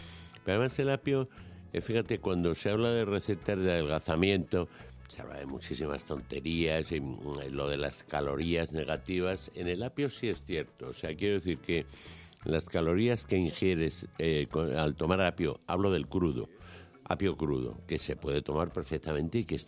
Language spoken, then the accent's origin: Spanish; Sicily, Italy; No, vengo de Sicilia.